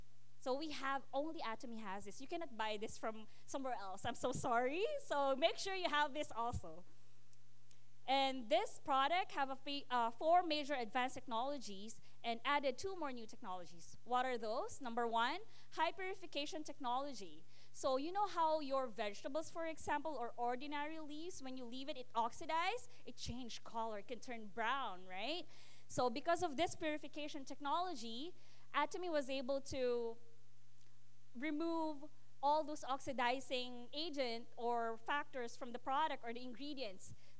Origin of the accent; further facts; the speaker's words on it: Philippines; now in Canada; because I come from the Philippines. It's a tropical country.